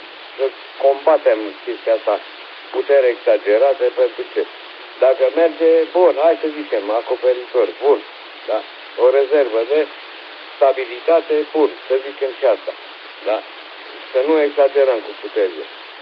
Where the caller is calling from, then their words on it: Brașov, Brașov County, Romania; din Brașov, Eco Mike in Dalima, vă ascultă.